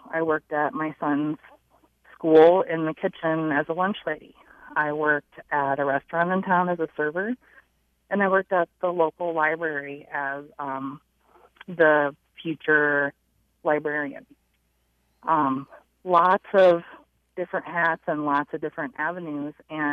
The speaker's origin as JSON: {"language": "English", "town": "Cedar Rapids", "region": "Iowa", "country": "United States", "tie": "born or raised there", "said": "I grew up in Cedar Rapids and then moved rural after I turned 25."}